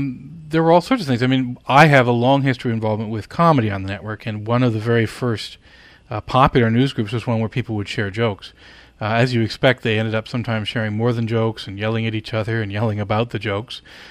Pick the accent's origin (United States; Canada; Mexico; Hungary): Canada; born or raised there